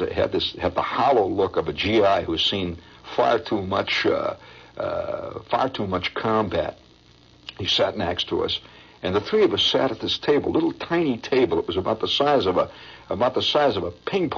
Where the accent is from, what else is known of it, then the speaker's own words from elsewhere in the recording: Indiana, United States; He asked me, "What are you, where are you from?" I said, "I'm from Indiana."